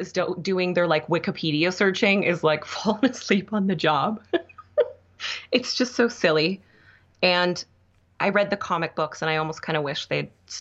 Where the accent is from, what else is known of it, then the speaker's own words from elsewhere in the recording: Canada; I think the first time I saw a fat person on TV was in Degrassi because I am Canadian.